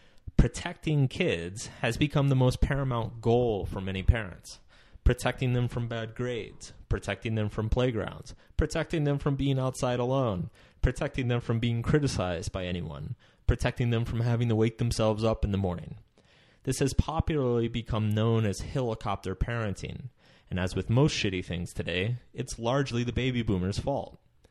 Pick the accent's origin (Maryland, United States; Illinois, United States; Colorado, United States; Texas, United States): Texas, United States; Austin; despite the fact that the Austin bomber was blowing up people in my hometown